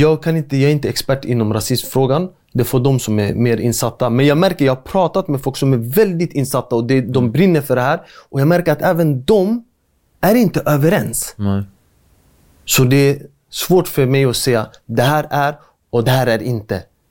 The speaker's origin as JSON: {"language": "Swedish", "town": "Stockholm", "region": "Stockholm County", "country": "Sweden", "said": "där jag kommer ifrån, alltså i Järva speciellt, det finns ju en kyrka i varenda förort."}